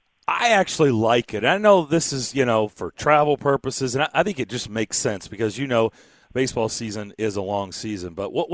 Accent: Lexington, Kentucky, United States; now in Nashville, United States; I grew up in Lexington as well. Yep. I've been here 25 years, so I'm Nashvillian through and through, but that's where I grew up

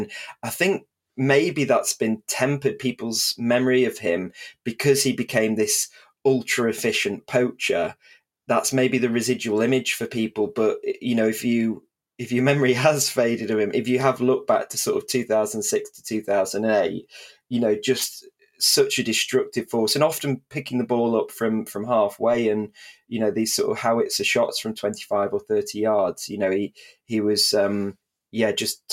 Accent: Manchester, North West England, United Kingdom; I'm from South Manchester. I live about 3 tram stops down from Old Trafford.

